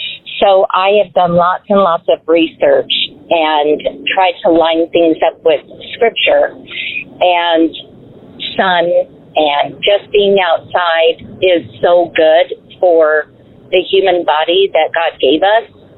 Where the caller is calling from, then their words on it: Albuquerque, New Mexico, United States; I'm from Albuquerque.